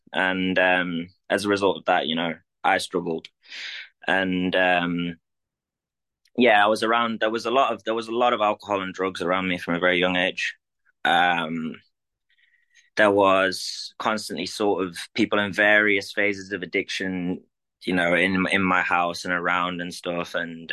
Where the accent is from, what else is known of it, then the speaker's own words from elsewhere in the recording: Sheffield, Yorkshire and the Humber, United Kingdom; I'm 29. I'm from England. I'm from a place called Sheffield.